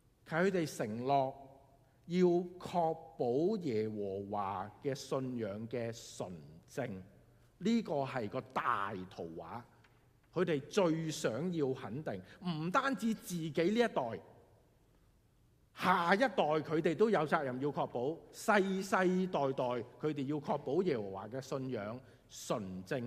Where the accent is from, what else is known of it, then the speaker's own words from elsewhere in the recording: China; 咁你即係以前我哋中國人都會啦，係嘛？